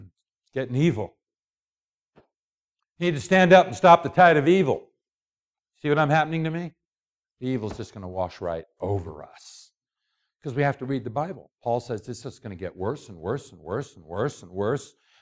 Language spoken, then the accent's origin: English; Prescott, Arizona, United States; now in Wichita, United States; I'm from Prescott, back Prescott Valley, and you go outside my house at night, you can't hear anything. You wonder, does anybody live around here? Now I'm down downtown Wichita.